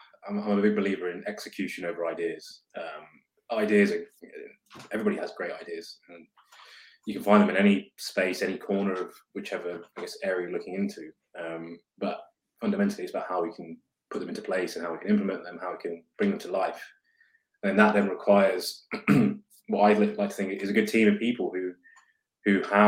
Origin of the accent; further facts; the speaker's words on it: Coventry, West Midlands, United Kingdom; So I grew up in the Midlands. So I'm from Coventry.